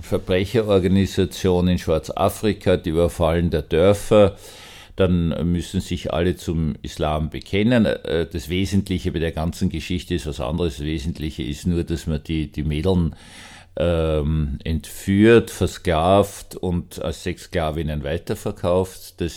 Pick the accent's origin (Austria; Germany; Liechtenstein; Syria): Austria; Vienna; Ich persönlich kann mir Gott als Wiener nur als Wiener vorstellen